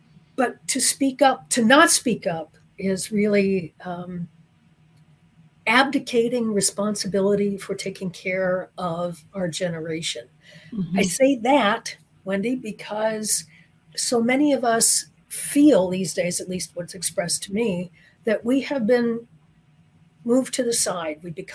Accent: Chicago, Illinois, United States; grew up in Chicago in the early 1950s. I'm adopted.

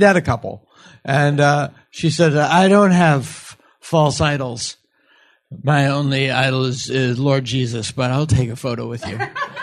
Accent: Massachusetts, United States; And the best part about watching horror movies when I was a kid, and where I grew up in Massachusetts, we had Creature Double Feature.

